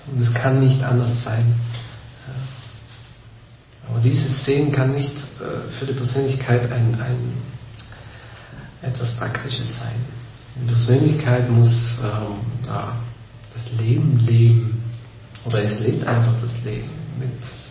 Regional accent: Trentino-Alto Adige, Italy; Ja, ich bin von Italien, aber irgendwie, ich spreche Deutsch und fühle mich nicht so wirklich als Italiener, so im klassischen Sinn. Und das ist schon ein Identitätskonflikt irgendwie. Und ich glaube, da muss Südtirol noch irgendwie innerlich dran arbeiten

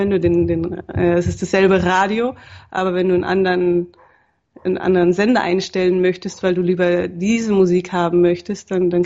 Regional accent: Munich, Bavaria, Germany; also meine Eltern wohnen immer noch da, aber ich bin ursprünglich aus München.

